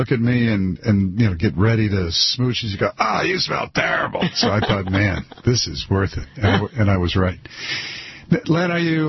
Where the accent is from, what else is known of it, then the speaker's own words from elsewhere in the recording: Detroit, Michigan, United States; we say, oh, I'm from Detroit. Although I live in one of the Detroit suburbs